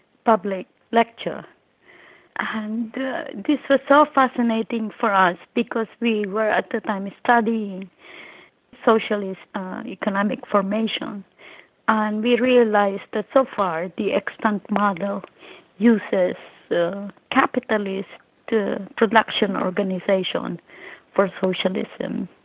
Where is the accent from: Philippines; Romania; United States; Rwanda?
Philippines; I think because I'm Filipina, I'm kind of fatalist.